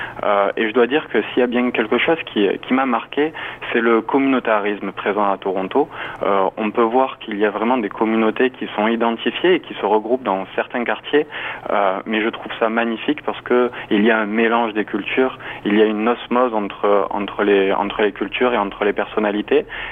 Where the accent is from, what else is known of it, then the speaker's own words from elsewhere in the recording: Nîmes, Occitanie, France; accent: southern French; Qui plus est avec un accent du sud, comme vous l'avez bien dit, je viens de Nîmes, où ma famille est encore installée là-bas.